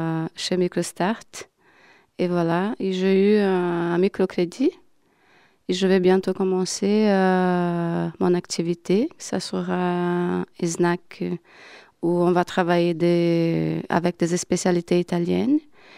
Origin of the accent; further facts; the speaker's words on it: Brazil; French is a second language; moved away as an adult; now in Belgium; je suis brésilienne, j'ai 40 ans et ça fait 6 ans que je suis ici en Belgique